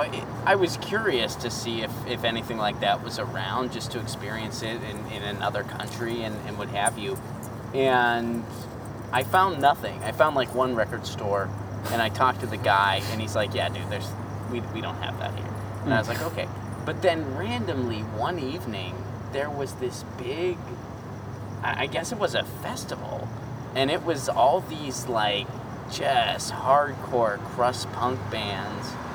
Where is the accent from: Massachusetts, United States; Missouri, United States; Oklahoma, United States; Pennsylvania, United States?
Pennsylvania, United States; even though I'm from the States, I grew up in Pennsylvania, which is like east